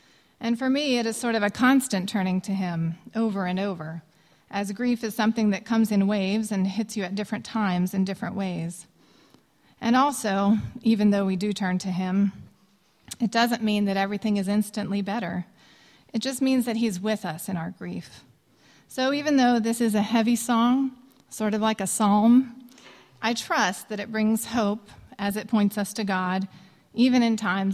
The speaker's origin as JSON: {"language": "English", "country": "Indonesia", "tie": "born or raised there", "said": "a dear childhood friend that I grew up with in Indonesia"}